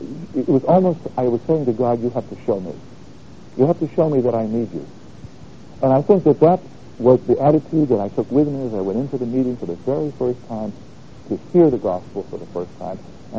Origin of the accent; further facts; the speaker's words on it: Boston, Massachusetts, United States; I remember growing up in a what I would call the Sons area of the city of Boston, where I grew up, my hometown.